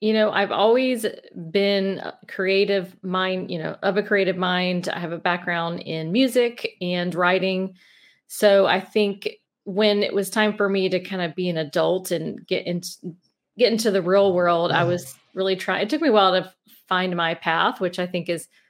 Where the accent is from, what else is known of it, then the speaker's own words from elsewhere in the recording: Mobile, Alabama, United States; Yeah, I'm from Mobile, Alabama. So, and a lot of people don't believe that because they don't have a strong Southern accent, but it comes out at times. So yeah, we born and raised in Mobile, my husband as well.